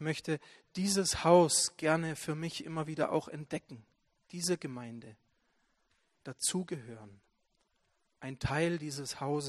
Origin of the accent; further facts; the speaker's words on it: Leipzig, Saxony, Germany; also born or lived in Bavaria; wenn ich jetzt sage, ich komme aus Bayern, dann verstehen die Leute nicht, dass ich 18 Jahre in Leipzig gelebt habe und eigentlich Sachse bin.